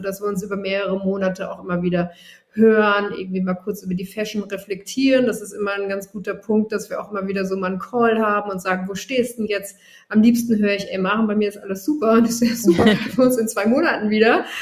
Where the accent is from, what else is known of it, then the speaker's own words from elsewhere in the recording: Mainz, Rhineland-Palatinate, Germany; ich komme ja auch ursprünglich aus Mainz.